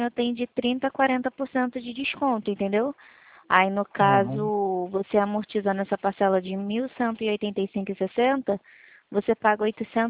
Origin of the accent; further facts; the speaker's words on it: Rio de Janeiro, Brazil; Ah, não, eu sou do Rio de Janeiro.